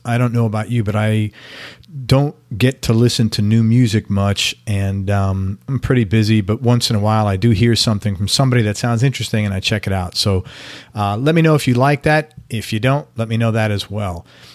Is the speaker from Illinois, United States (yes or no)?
no; Bronx, New York, United States; I'm from the Bronx, so what the hell do I know?